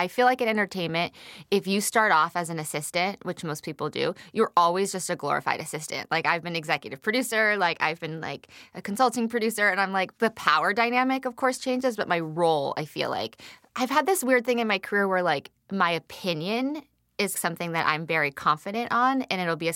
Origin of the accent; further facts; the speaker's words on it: Beverly Hills, California, United States; I am not from Harlem. Like, they're like I'm like, I am from Beverly Hills, a Jewish girl from Beverly Hills.